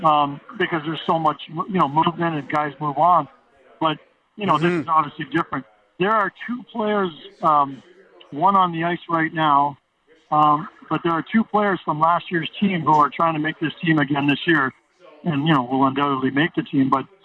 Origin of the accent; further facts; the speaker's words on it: Canada; I'm a Canadian and I love the game and I love that sound.